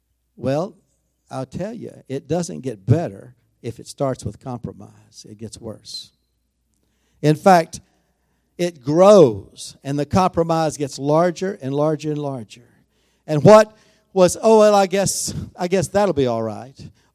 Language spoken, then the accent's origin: English; Tyler, Texas, United States; I grew up here in Tyler.